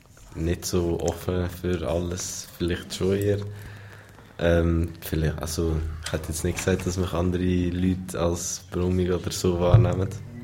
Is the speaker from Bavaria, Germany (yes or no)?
no; Horb am Neckar, Baden-Württemberg, Germany; ich komme aus Horb, bin in der 5. Kante.